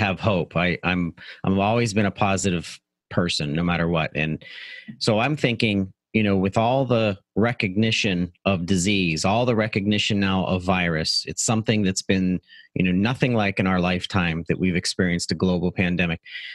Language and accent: English; United States; you know, I grew up in Butler County.